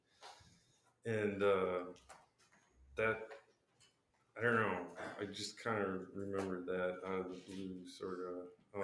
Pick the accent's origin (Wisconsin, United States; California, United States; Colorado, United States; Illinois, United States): Wisconsin, United States; So I grew up in Wisconsin